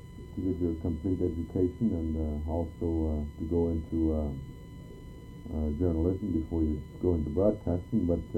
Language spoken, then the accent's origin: English; Holman, Northwest Territories, Canada; My hometown is at Pullman Island, Northwest Territories in Victoria Island.